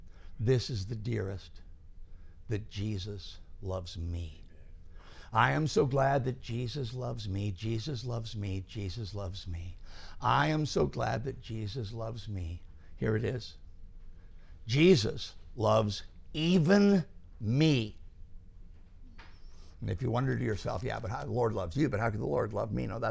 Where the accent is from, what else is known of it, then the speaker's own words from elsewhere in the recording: London, Ontario, Canada; I grew up in London, Ontario, so in Canada.